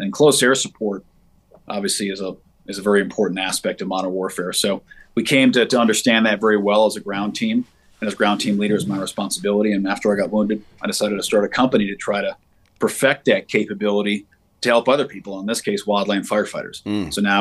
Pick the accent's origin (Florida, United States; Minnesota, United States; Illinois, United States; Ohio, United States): Minnesota, United States; Anoka; No, I grew up in Minnesota originally.